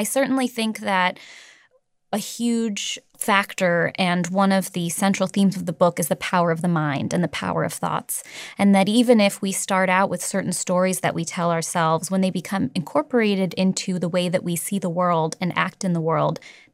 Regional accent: San Francisco, California, United States; Well, I grew up in San Francisco and I grew up with gay parents.

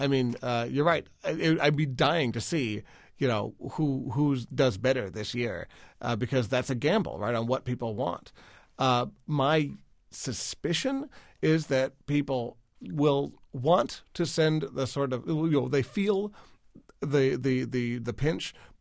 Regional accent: Tucson, Arizona, United States; And the other one was for the Southwest. I grew up in Tucson.

